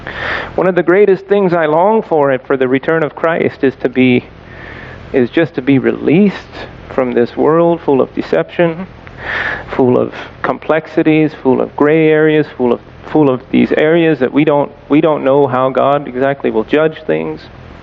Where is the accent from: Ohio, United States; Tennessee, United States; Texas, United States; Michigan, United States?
Ohio, United States; When I grew up in Ohio, and sadly, a lot of the young boys that grew up in the community, which it's a very big community